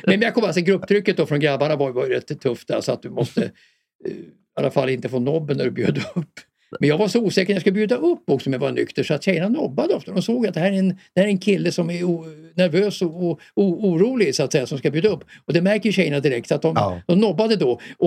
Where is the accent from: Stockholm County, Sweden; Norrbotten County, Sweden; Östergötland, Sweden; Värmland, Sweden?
Stockholm County, Sweden; Årsta; Alltså det var ju ett medelklassområde i Årsta där jag växte upp.